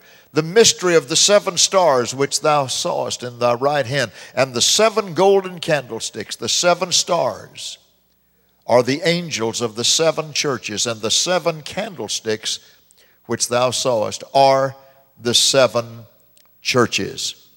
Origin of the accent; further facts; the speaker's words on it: United States; I am an American, and I'm proud of my nation, righteously proud, not sinfully proud, but righteously proud.